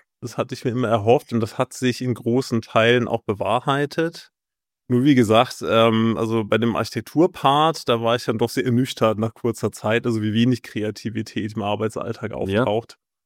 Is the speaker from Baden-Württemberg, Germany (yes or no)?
yes; Heidelberg, Baden-Württemberg, Germany; also born or lived in Oxford, United Kingdom; Wie gesagt, aufgewachsen in Heidelberg und da diese ersten Ideen mit der Schule und Praktika.